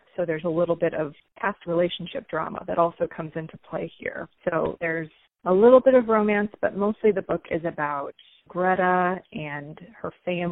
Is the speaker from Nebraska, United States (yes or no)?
yes; Nebraska, United States; now in Boone, United States; I live in Boone now. Yep, I'm originally from Nebraska.